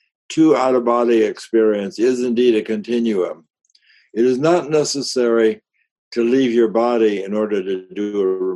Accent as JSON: {"language": "English", "town": "Chicago", "region": "Illinois", "country": "United States", "tie": "born or raised there", "said": "That was a meaningful dream for me because I grew up in Chicago. I knew that area very well. My father had a bookshop on Dearborn Street."}